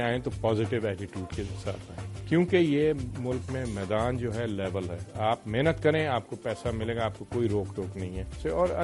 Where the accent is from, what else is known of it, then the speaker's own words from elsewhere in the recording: Pakistan; but may be it wasn't کہ ہم پاکستانی ہیں